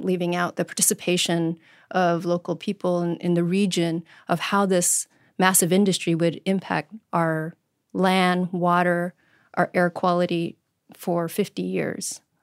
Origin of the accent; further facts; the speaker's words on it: Arizona, United States; And so I grew up in Black Mesa region and went to school in dormitories, our boarding schools.